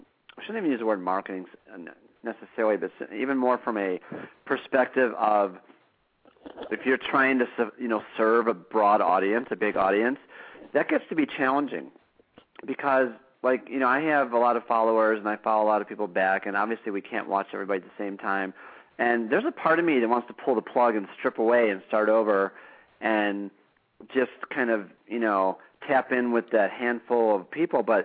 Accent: Glencoe, Illinois, United States; And, that's right, I'm from Chicago.

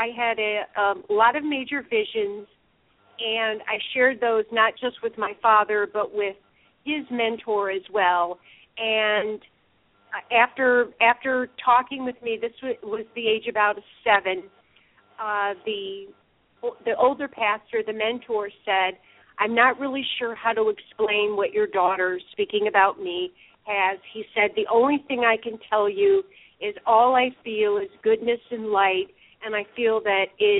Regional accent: Kentucky, United States; I was raised in Southern Kentucky, and my family were all devout Southern Baptists.

